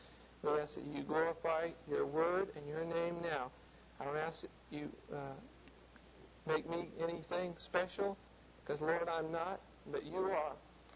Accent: Los Angeles, California, United States; now in Iowa, United States; I am from California, from Los Angeles, a little tiny town that you may have never heard of. But the armpit of America, smog capital of the world. I came up here to Iowa, beautiful Iowa, nice fresh air

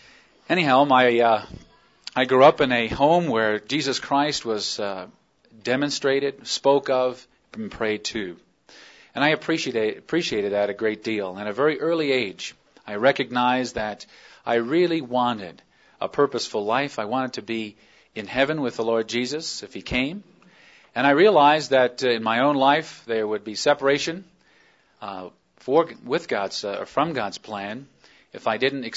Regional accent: New Jersey, United States; I grew up in New Jersey. That's a state way on the other end.

